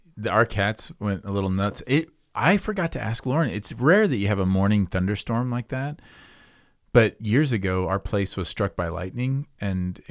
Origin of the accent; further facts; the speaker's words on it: Midwest, United States; Oh, see, that's me being a Midwesterner, like a grumbly Midwesterner about the fall.